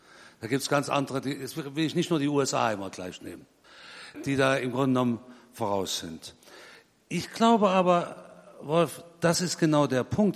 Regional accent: Rhineland, Germany; moved away as an adult; now in Bremen, Germany; ich bin ja nun kein gebürtiger Bremer, ich bin ja ein Beutebremer, nicht? Ein Budenbremer, kein Binnenbremer, sondern ein Beutebremer.

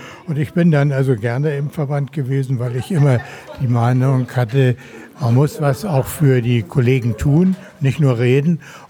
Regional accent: Hamburg, Germany; moved away as an adult; now in Berlin, Germany; Ich bin in den Verband gekommen 1965. Ich war aus Hamburg nach Berlin gekommen

